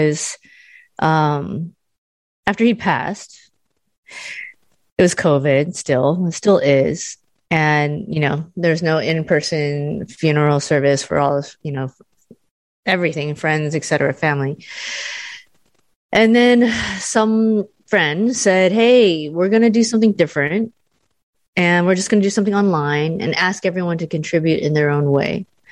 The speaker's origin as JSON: {"language": "English", "country": "United States", "said": "I'm Asian American"}